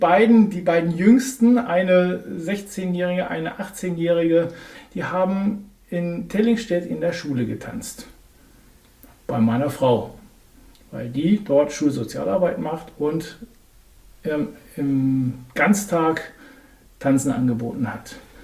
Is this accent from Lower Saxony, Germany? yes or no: yes; Hildesheim, Lower Saxony, Germany; ich bin kein Dithmarscher. Ich komme aus Südniedersachsen, aus dem schönen Städtchen Hildesheim.